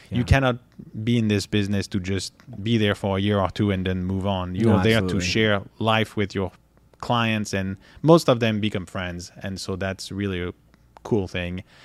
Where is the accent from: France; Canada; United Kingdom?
France; English is a second language; moved away as an adult; now in United States; I moved here in 2012. I came from France.